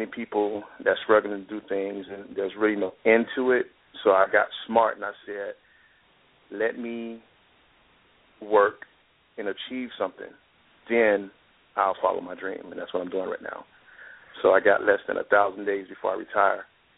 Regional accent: Miami, Florida, United States; I'm from Overtown. And, you know, I was born and raised in the ghetto, if you can say that, you know, in the hood.

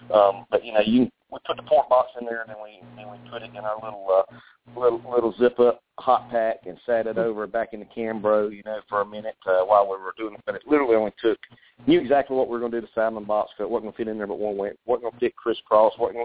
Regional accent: Georgia, United States; they make you say salmon because I'm from Georgia, so it's salmon.

